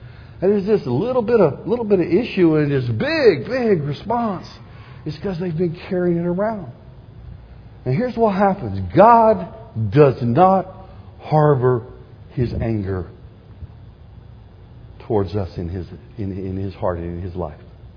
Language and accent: English; the South, United States; Okay, I'm from South, okay?